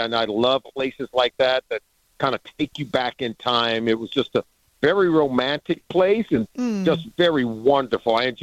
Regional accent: California, United States; I grew up in California. I had an aunt that lived up near San Francisco in Redwood City.

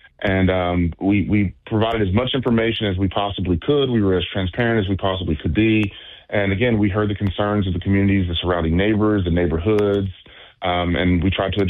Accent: Shreveport, Louisiana, United States; I'm from West Shreveport. I grew up in that area.

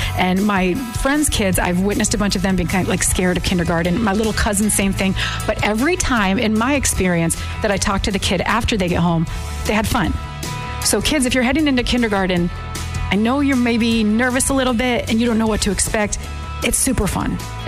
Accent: Michigan, United States; now in Pennsylvania, United States; I'm moving to Pennsylvania. I'm moving from Michigan to Pennsylvania, where I know not a soul.

